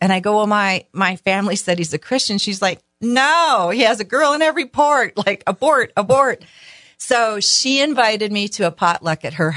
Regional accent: Ludington, Michigan, United States; I can remember in my hometown of Ludington

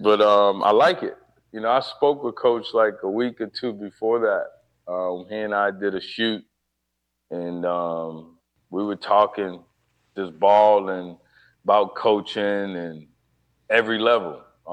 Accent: New Orleans, Louisiana, United States; when I grew up in New Orleans, and he was right there with me.

